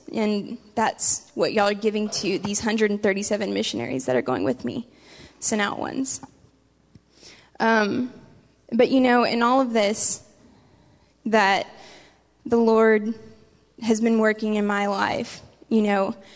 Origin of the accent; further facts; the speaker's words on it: Texas, United States; growing up in South Texas, we know